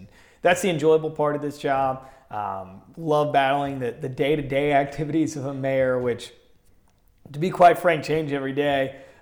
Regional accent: Terre Haute, Indiana, United States; So I was born and raised in Terre Haute, Indiana, the son of immigrants.

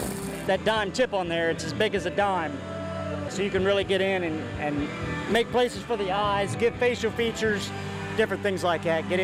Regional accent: Grandview, Indiana, United States; from Grandview, Indiana.

